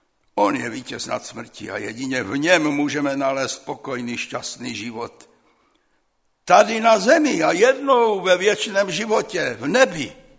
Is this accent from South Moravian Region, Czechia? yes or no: yes; Brno, South Moravian Region, Czechia; Já jsem starý Brňák a jako mladý chlapec jsem tam chodíval každý rok.